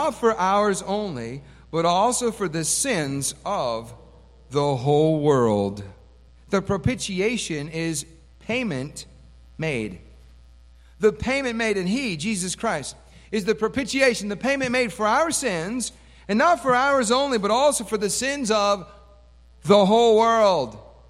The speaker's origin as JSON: {"language": "English", "town": "Oak Park", "region": "Illinois", "country": "United States", "tie": "born there", "said": "But I can say I was born in the North Suburban Hospital in Oak Park, Illinois. 1966, that was a long time ago."}